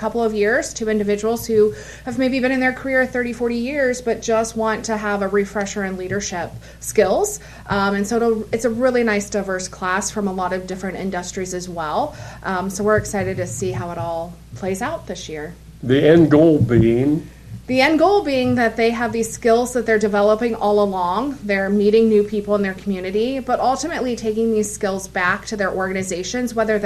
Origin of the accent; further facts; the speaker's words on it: Versailles, Ohio, United States; Yeah, so I was born and raised in Versailles.